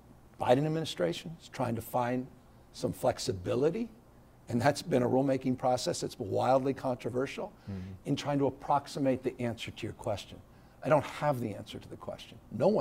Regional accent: San Francisco, California, United States; I grew up in San Francisco. My first taste of politics was the early memories around the Briggs Initiative in the 70s.

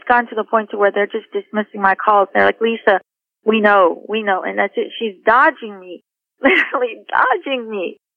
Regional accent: Houston, Texas, United States; I'm an actor and I grew up in Houston and I, travel all over back and forth to LA nationwide

